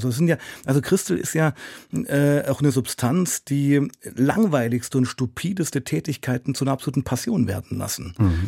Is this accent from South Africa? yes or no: no; Germany; Als Kind in der DDR, wenn man jetzt nicht wirklich in einer Dissidentenfamilie groß wurde, war es ja eigentlich okay.